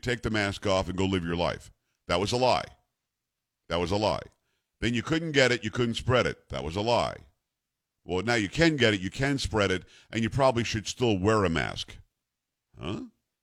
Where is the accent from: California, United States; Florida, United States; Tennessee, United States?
Florida, United States; And I'm from South Florida, which you may or may not have known.